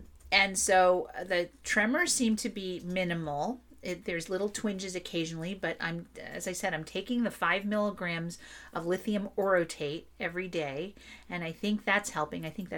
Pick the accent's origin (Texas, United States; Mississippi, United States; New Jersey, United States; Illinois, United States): New Jersey, United States; East Windsor; And I always get excited when I go to East Windsor, Connecticut, because I grew up in East Windsor, New Jersey.